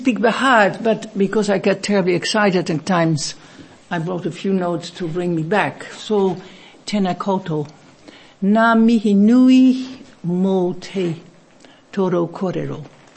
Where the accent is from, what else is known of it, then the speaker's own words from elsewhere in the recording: Netherlands; English is a second language; I was born before the war, and you probably hear my accent and my name. I come from Holland.